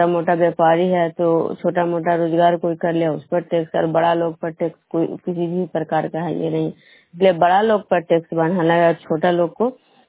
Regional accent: Vishnupur, Bihar, India; विष्णुपुर ग्राम खुदरा पंचायत नालंदा जिला नानवसा प्रखंड के निवासी हूँ।

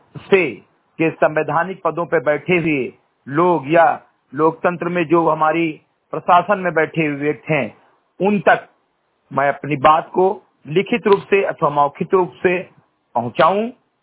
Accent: Bahraich, Uttar Pradesh, India; ग्राम सभा समरी कटही विकासखंड मेनपुरवा जनपद बहराइच का मूल निवासी हूं

